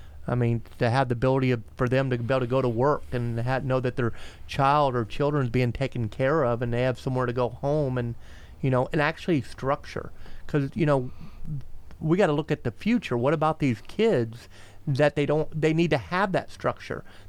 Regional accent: Florida, United States; I remember growing up in Sherwood Park, which is, you know, north Melbourne. I remember it was in the late 70s. I had to be probably 9 or 10 years old.

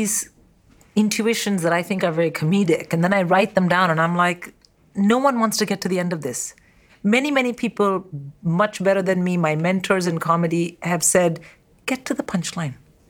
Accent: India; I am from India.

